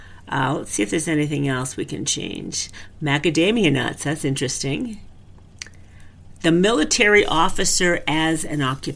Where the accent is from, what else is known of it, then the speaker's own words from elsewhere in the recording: New England, United States; I'm from New England.